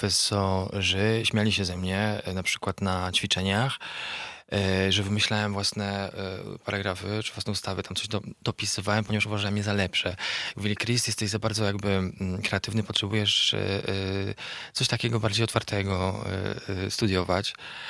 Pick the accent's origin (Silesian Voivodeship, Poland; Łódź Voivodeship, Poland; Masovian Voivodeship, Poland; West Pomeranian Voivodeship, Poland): Silesian Voivodeship, Poland; Bielsko-Biała; born there; Urodziłem się oczywiście w Polsce, na południu, w Bielsku-Białej. Moja mama jest Polką, tata jest Amerykaninem, ale do tego mam też niemieckie obywatelstwo. Także mieszkaliśmy w różnych miejscach na świecie ze względu na pracę moich rodziców.